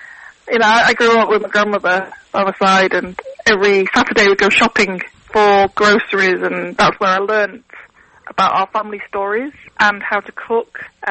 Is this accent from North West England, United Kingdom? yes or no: yes; Manchester, North West England, United Kingdom; I was born and bred in Manchester, and it's the only place that I know as home